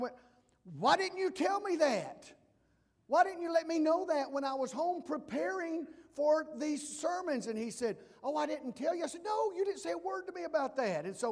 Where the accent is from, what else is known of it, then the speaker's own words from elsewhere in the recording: East Gadsden, Alabama, United States; growing up in Alabama, growing up in East Gadsden, Alabama